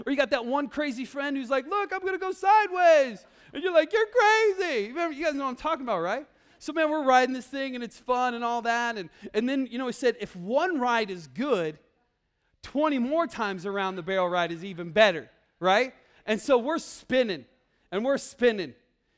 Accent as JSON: {"language": "English", "region": "Iowa", "country": "United States", "tie": "born or raised there", "said": "I grew up in Iowa, and so we had this really janky amusement park"}